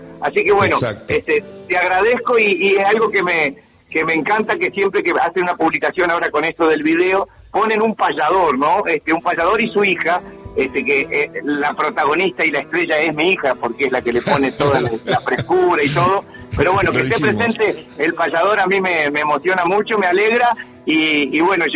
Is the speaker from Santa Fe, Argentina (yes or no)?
yes; San Cristóbal, Santa Fe, Argentina; Yo soy santafesino de nacimiento y bueno, y me crié en una estancia al norte de Santa Fe, en San Cristóbal